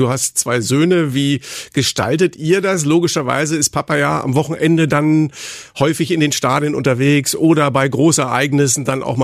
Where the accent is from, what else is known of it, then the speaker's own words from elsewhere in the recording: Berlin, Germany; Und wenn ich oben meine Hausaufgaben gemacht habe, rief man aus dem Hinterhof in Berlin mich immer runter, ich müsse mitspielen und gleichzeitig kommentieren.